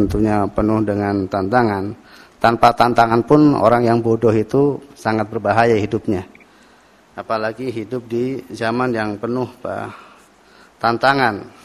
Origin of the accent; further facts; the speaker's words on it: Kebumen, Central Java, Indonesia; desa yang sangat ya, terpencil ya. Di salah satu kecamatan di Kota Kebumen, Kecamatan Petanahan. Ya. Datang ke Jogja dalam keadaan belum bisa baca Al-Quran ya. Wajar, kampung saya kampung Abangan ya.